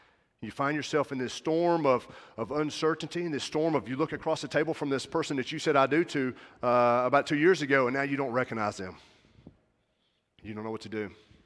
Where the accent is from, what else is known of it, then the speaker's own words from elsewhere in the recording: Georgia, United States; And for you from South Carolina, I'm from Georgia.